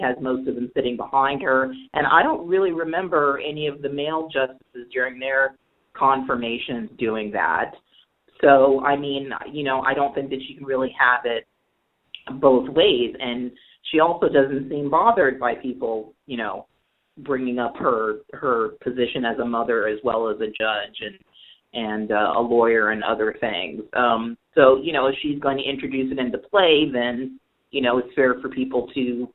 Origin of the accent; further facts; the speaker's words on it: New York City, New York, United States; I was not only a Republican, I was a Black Republican growing up in New York City.